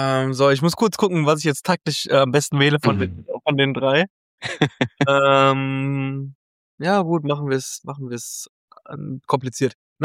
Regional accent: Lithuania; now in Germany; im August war ich in meiner Heimat in Litauen

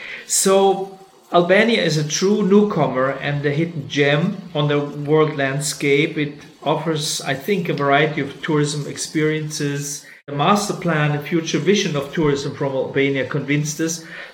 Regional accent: Switzerland; And the range goes from tiny states like Switzerland, my home country, or Liechtenstein

